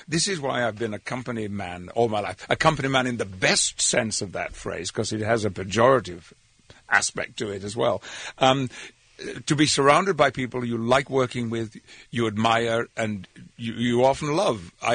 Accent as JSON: {"language": "English", "region": "England", "country": "United Kingdom", "said": "No. I'm English."}